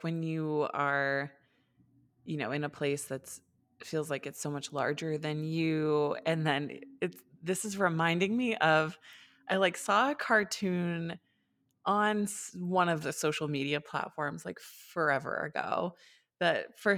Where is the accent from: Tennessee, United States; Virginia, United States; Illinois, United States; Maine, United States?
Maine, United States; And I came down from Maine, which like, I know if you're listening to this and you're in the American West and you're used to these like huge mountains, you're probably gonna laugh at me